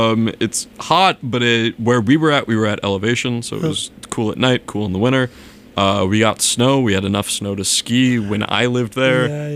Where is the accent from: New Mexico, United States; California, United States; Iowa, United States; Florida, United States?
New Mexico, United States; Albuquerque; also born or lived in Massachusetts; So, at this point, I've spent most of my life in Massachusetts, but I grew up in New Mexico for about 8 years in the middle there.